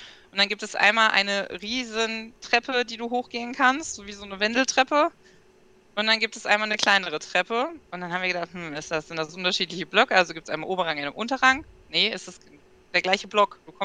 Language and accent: German; North Rhine-Westphalia, Germany; weil ich bin ja auch Ostwestfale